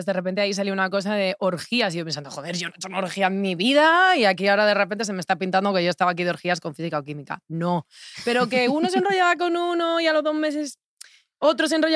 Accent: Fuenlabrada, Community of Madrid, Spain; yo al final salí de Fuenlabrada, pero yo no es que saliese de Fuenlabrada porque, o sea, quisiese salir despavorida de Fuenlabrada, ¿no?

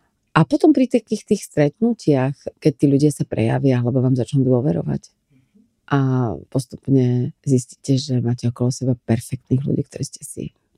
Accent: Bratislava, Bratislava Region, Slovakia; ja milujem Bratislavu, je to moje rodné mesto, som tu rada

